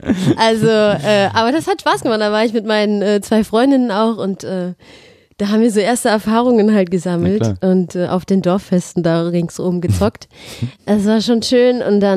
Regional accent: Saarland, Germany; Ja, ich stamme aus dem Saarland, dem kleinen, feinen Saarland.

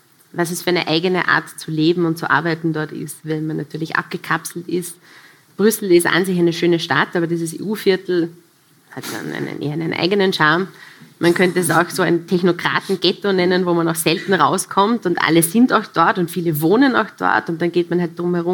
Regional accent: Vorarlberg, Austria; Als Vorarlbergerin war Wien immer schon mein Feindbild.

